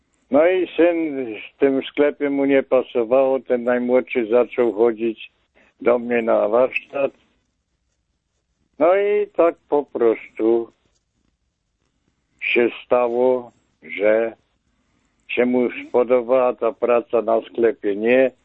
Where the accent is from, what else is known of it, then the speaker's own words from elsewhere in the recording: southern Poland, Poland; Ja pochodzę z południowej Polski, z początku Polski.